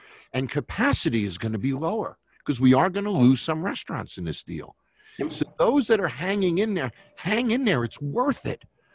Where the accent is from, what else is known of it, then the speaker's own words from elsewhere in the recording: Las Vegas, Nevada, United States; when we look at destination markets like Vegas, my hometown, of course